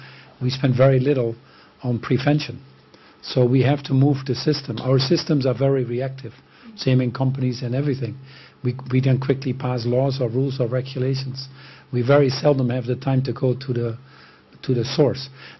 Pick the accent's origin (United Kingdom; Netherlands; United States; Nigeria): Netherlands; I'm from the Netherlands, where we have a party called the PVV, which is pretty scary as well.